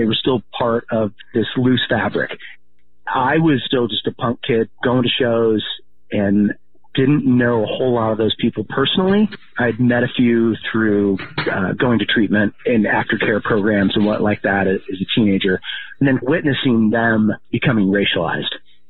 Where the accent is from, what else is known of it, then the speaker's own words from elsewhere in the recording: Portland, Oregon, United States; I grew up in the Portland area. I spent a lot of my youth tearing around downtown, skateboarding